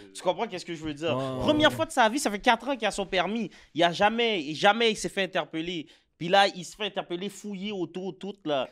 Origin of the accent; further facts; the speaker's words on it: Laval, Quebec, Canada; j'ai grandi à Laval, comme je t'ai dit.